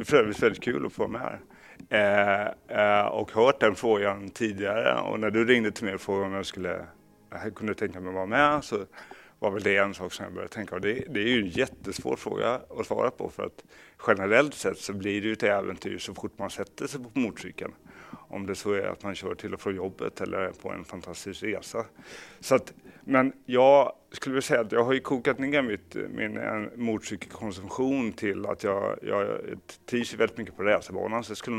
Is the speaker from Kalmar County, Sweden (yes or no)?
yes; Kalmar, Kalmar County, Sweden; växte jag upp i Kalmar medan min far, som kanske är värt att nämna här